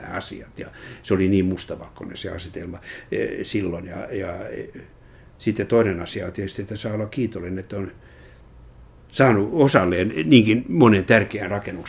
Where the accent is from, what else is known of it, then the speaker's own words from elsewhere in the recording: Helsinki, Uusimaa, Finland; Kyllä mä oon helsinkiläinen.